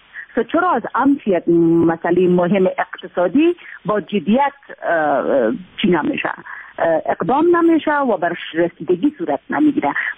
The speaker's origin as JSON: {"language": "Persian", "country": "Afghanistan", "said": "ما همه عادی ما افغانستانی هستیم و افتخار میکنیم بر افغانستانی بودن ما."}